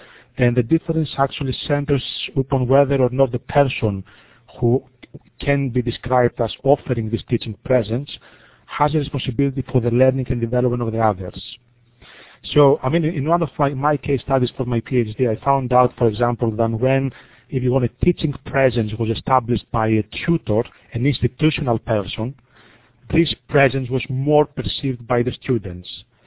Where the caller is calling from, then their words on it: Scotland, United Kingdom; I'm contacting from Scotland, actually. It's 7 o'clock here.